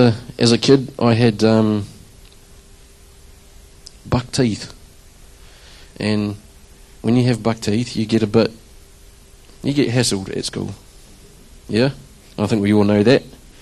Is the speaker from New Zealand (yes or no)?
yes; Rotorua, Bay of Plenty, New Zealand; also born or lived in Queensland, Australia; I've grown up in Rotorua all my life, in that smelly egg place, as some people would say. It doesn't smell.